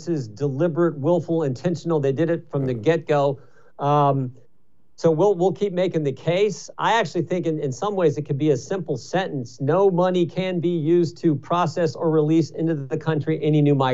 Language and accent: English; Ohio, United States; the equivalent of the entire population of my home state, the state of Ohio.